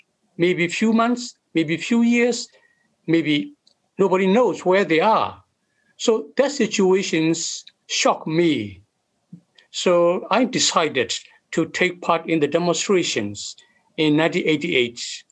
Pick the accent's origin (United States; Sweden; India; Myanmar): Myanmar; Kayin State; As I was born and raised in Karen State, where there was protracted civil war for many years since independence in 1948.